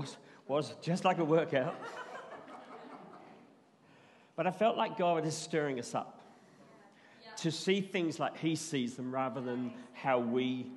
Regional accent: England, United Kingdom; growing up in England in the 60s

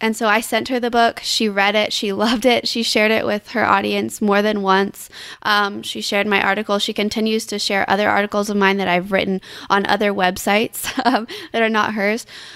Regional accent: Oklahoma, United States; Oklahoma. I was raised in Northwest Oklahoma, and we currently reside in Central Oklahoma. We came here on a scholarship to OU.

